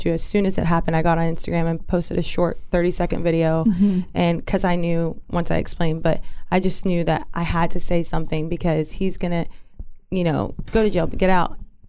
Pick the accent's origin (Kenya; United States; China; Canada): United States; Pennsylvania; born there; Well, I was born in Pennsylvania. Okay. I lived there for a very short time. It's like a town of like 5,000 people.